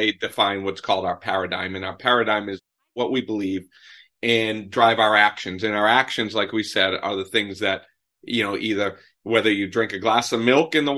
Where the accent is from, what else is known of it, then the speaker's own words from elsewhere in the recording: Boston, Massachusetts, United States; I'm from Boston. I never was able to shut down my brain.